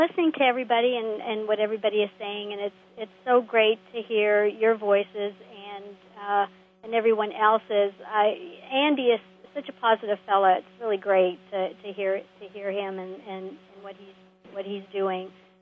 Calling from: Toronto, Ontario, Canada; I'm calling in from Toronto.

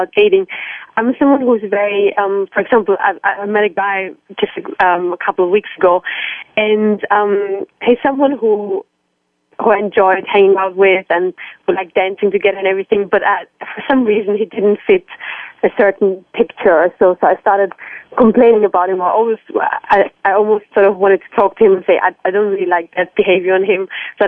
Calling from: London, United Kingdom; I'm calling in from London.

